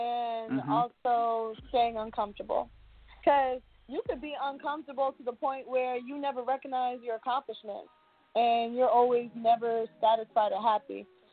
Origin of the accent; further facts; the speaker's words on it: Fayetteville, North Carolina, United States; I'm from the Ville. I'm from the Ville, Fayetteville, North Carolina. … said it best. We got to put Ville back on the map. I'm born and raised here, so, yep.